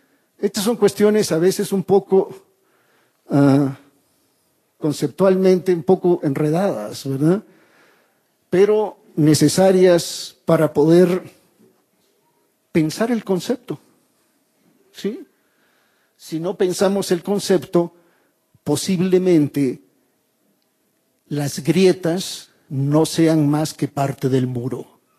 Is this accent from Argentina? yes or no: no; Guatemala; se puede producir hasta cierto punto lo que se produjo en mi país. Yo soy guatemalteco.